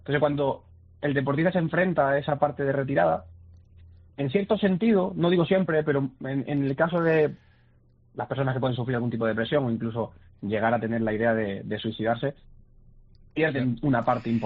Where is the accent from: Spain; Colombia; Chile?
Spain; Canary Islands; Si es en Lanzarote, que es de donde soy yo, la charla dura 5 minutos porque todo está más o menos cerca